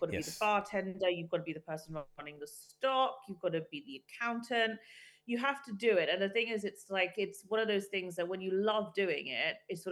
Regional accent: South West England, United Kingdom; So I grew up in a very English-British environment. Mm-hmm. I grew up in Wiltshire.

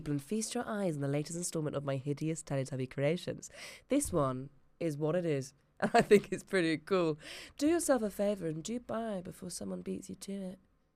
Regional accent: Camborne, South West England, United Kingdom; my hometown. I'm from this like mad town called Camborne.

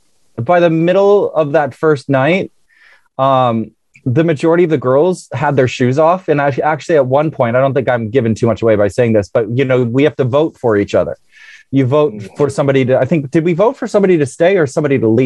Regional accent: United States; it has been daunting for me as an American to sort of shed that, perfect skin of, sometimes what we portray

